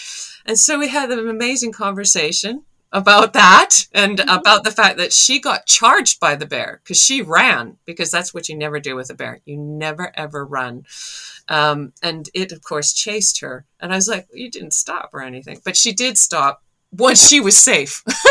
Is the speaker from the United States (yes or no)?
no; Canada; growing up in Canada.